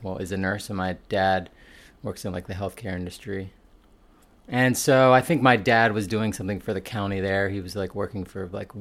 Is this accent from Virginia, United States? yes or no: yes; Roanoke, Virginia, United States; I was born in southwestern Virginia, like Roanoke.